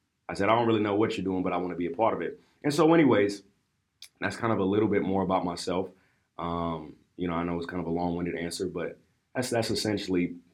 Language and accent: English; Sacramento, California, United States; I'm from Sacramento, California, by the way. West Coast, the best coast.